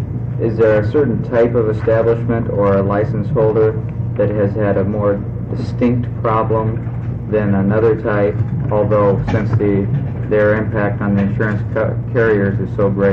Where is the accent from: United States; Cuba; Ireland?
United States; Portland, Oregon; Since I'm from the Portland area